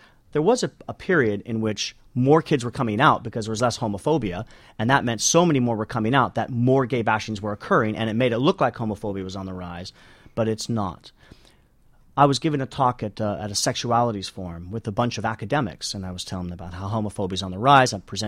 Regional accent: United States; although I'm American

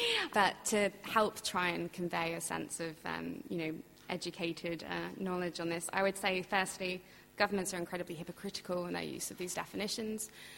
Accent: Scotland, United Kingdom; the definition in this country anyway is around challenging British values, which I, as a Scot, take very big issue with.

